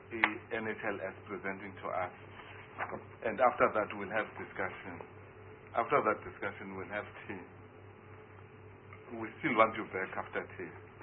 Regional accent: South Africa; But I had to keep on telling them that no, I'm from South Africa, I'm not from Ghana.

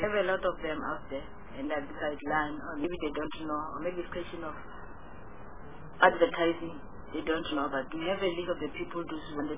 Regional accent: Limpopo, South Africa; I'm from Limpopo

